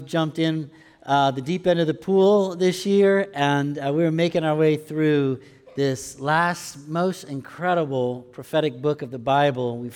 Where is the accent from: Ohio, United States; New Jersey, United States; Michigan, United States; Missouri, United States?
Michigan, United States; When I was growing up in Michigan, my dad worked a lot. We didn't have a lot of time to get away or vacation.